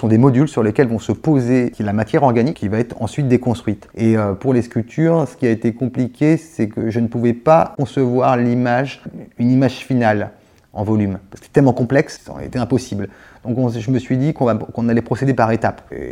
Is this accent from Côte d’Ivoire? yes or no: no; Sarcelles, Île-de-France, France; born there; Je suis né à Sarcelles, dans une ville où il y a 150 ethnies différentes. J'ai une identité arménienne qui m'a été donnée, qui m'a été transmise